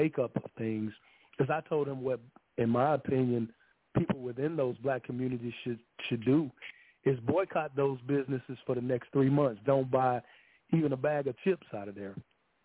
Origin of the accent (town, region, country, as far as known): Birmingham, Alabama, United States